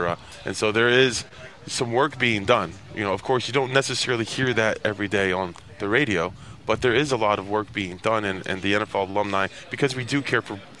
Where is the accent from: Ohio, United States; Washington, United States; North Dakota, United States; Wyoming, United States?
Ohio, United States; now in Chicago, United States; Well, I grew up in Ohio, a Browns fan.